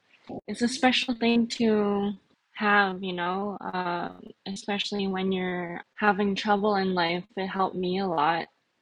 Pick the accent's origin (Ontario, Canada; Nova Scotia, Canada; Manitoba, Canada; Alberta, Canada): Manitoba, Canada; Winnipeg; I am Swampy Cree, and I am residing in Winnipeg, which I practically grew up like most of my life. I'm 26.